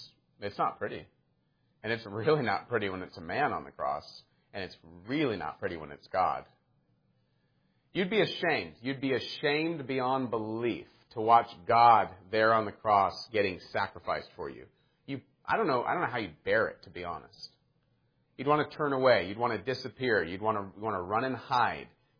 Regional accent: California, United States; And he knows I'm from California, and so everybody thinks I'm a cream puff.

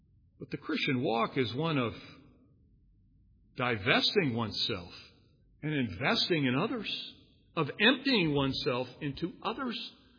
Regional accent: Ireland; Being Irish

